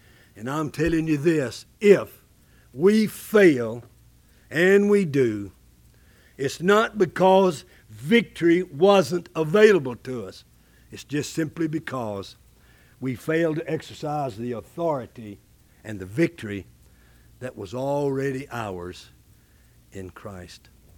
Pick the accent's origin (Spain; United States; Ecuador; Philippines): United States; Frisco, Texas; I used to get up there and tell them … from Frisco, Texas, and I'm 79 years young.